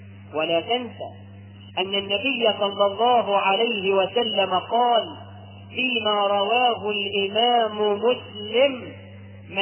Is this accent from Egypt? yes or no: yes; Egypt; احنا كمصريين برضه بنستقبل رمضان بالفرح.